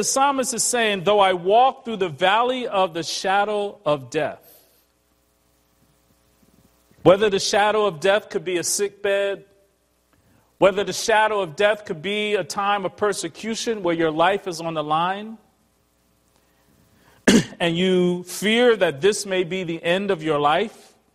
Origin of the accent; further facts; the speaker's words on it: Newark, New Jersey, United States; I didn't have a car growing up in Newark, New Jersey, and I walked everywhere.